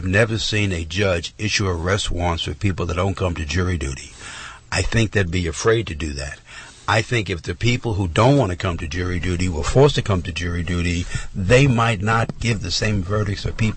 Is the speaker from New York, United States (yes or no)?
yes; New York City, New York, United States; When I was growing up, and I'm from New York City, when I was growing up, they had a different type of jury system in New York.